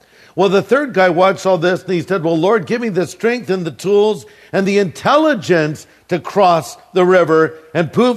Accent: California, United States; You know, I was raised here in Orange County. I went to school at Harborview Elementary. Then I went to Lincoln. Then I went to Corona del Mar High School.

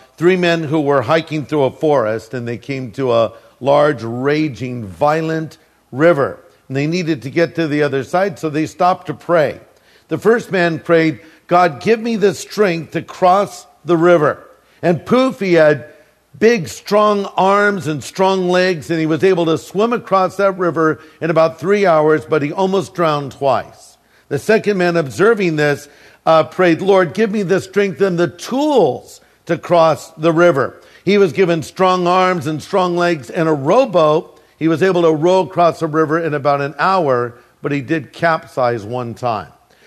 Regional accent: California, United States; You know, I was raised here in Orange County. I went to school at Harborview Elementary. Then I went to Lincoln. Then I went to Corona del Mar High School.

